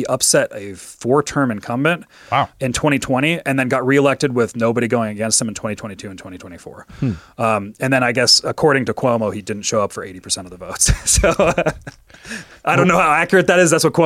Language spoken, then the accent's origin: English; Canada; I am a foreigner. I am Canadian.